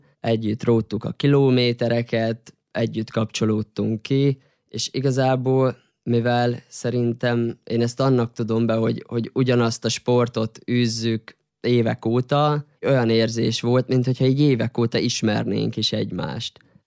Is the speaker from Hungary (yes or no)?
no; Senta, Vojvodina, Serbia; Ott nőttem fel 6 éves koromtól egészen 20 éves koromig. Ott jártam ki az általános iskolát, a gimnáziumot. 11 éven keresztül ott is kajakoztam.